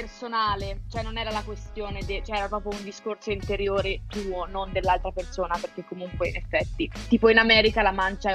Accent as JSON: {"language": "Italian", "town": "Grosseto", "region": "Tuscany", "country": "Italy", "said": "a Grosseto almeno da dove vengo io non sta funzionando"}